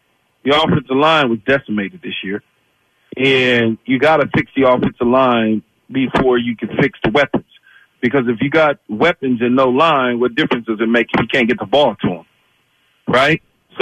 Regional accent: West Coast, United States; I'm from the West Coast. I'm out west in the Pac-12 country.

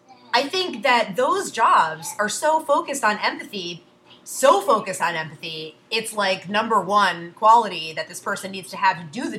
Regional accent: New York, United States; growing up in New York, we would say, you know, if somebody said partner, you would assume that it was the person was in a lesbian or gay relationship.

